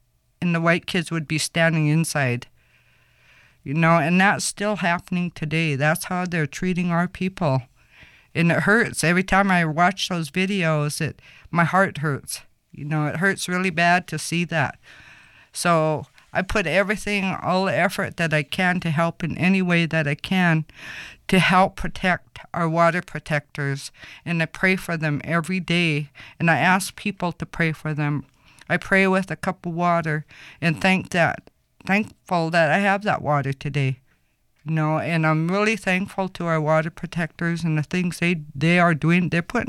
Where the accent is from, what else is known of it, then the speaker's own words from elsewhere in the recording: Montana, United States; because I'm from Montana, one of the first oil rigs was in 1954, around there. I was like 3 or 4 years old.